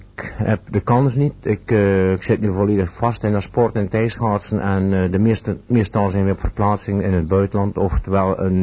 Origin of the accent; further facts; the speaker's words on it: Maldegem, Flanders, Belgium; Ja, ik ben geboren in Maldegem. Ik heb gans mijn leven in Maldegem gewoond.